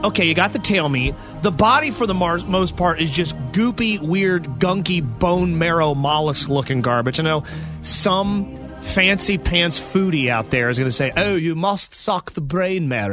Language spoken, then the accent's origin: English; Maryland, United States; born and bred in Maryland, will probably live here, raise my children here, die here.